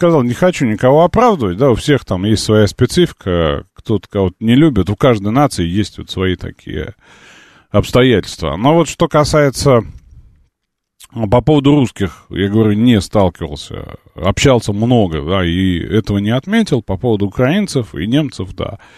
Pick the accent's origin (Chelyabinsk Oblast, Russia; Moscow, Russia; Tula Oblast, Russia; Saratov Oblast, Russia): Moscow, Russia; я из России, из Москвы